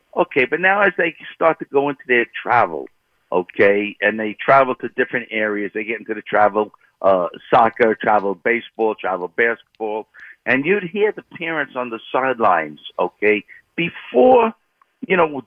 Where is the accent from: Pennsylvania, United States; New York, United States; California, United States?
New York, United States; Brooklyn; I'm 73. I grew up in Bed-Stuy. My dad had a liquor store in Bed-Stuy.